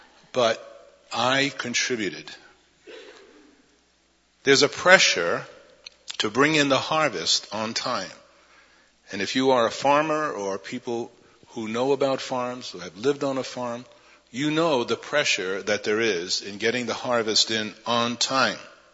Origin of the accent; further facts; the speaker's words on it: New York City, New York, United States; And I came from New York City. I'm a city dude.